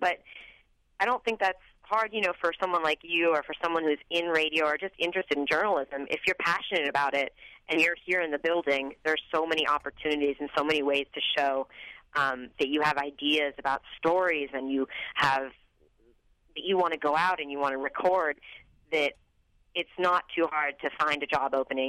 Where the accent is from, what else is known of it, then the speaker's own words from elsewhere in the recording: Oakland, California, United States; also born or lived in Berkeley; Yeah, I grew up in Oakland and Berkeley, California